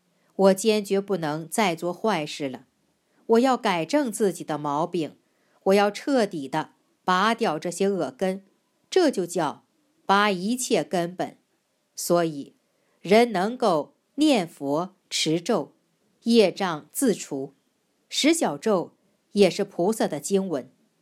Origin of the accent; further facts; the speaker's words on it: China; 好比西方人说的神和我们中国人说的神就不是一个概念。